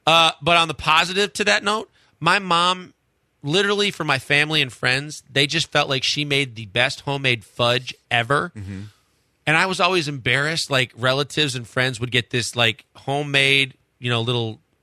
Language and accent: English; Midwest, United States; I can do a lot of ice cream, because I'm from the Midwest, obviously